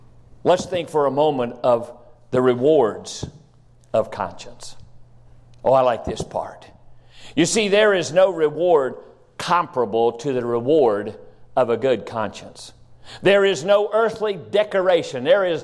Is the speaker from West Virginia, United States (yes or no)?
yes; West Virginia, United States; All of you know I'm originally from West Virginia.